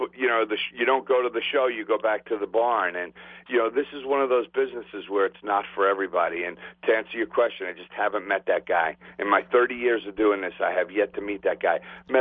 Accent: New York, United States; I'm born and raised in New York, and I'm all about New York, and I root for the Mets

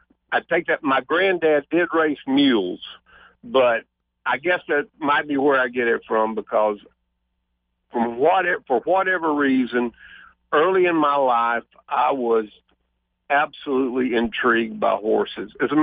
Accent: Alabama, United States; I grew up down in Alabama. Truthfully, I lived in the northwest corner, and if I had wanted a racing form, I would have had to drive 2.5 hours to Birmingham.

